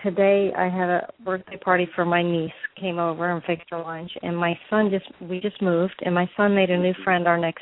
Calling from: Florida, United States; I'm calling from Florida.

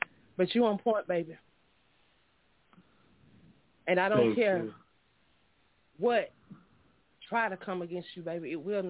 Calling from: Union City, Georgia, United States; I'm calling from Union City, Georgia tonight.

